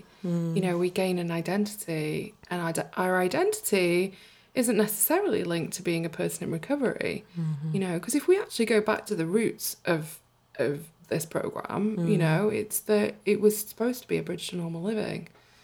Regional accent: United States; born there; also born or lived in England; I'm breaking free from my life in England. You know, I was born in the States originally, despite my accent.

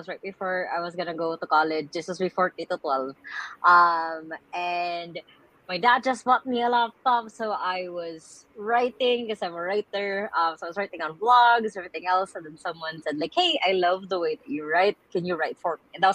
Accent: Tacloban, Eastern Visayas, Philippines; 18 years old, I was suddenly right in smack dab in the middle of Taiku Yolanda, because I'm originally from Tacloban

